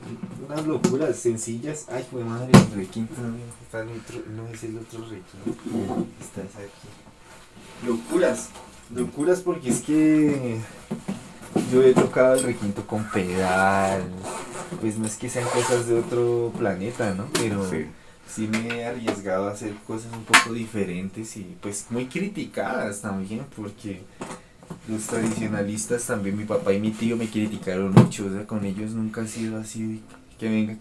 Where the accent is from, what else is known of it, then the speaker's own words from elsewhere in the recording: Tunja, Boyacá, Colombia; yo pues no soy santanderiano, yo soy bien boyaco. Sí, sí. Crecí aquí en Tunja con las mañas de la con las buenas costumbres de la sociedad tunjana